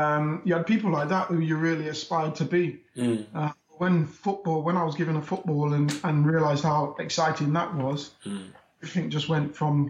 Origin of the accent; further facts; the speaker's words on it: Leicester, East Midlands, United Kingdom; As a kid growing up, I'm from Leicester.